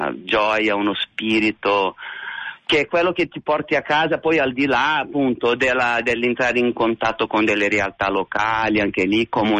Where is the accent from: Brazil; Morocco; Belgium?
Brazil; Italian is a second language; now in Milan, Italy; Lo dico da brasiliana che vive a Milano da 30 anni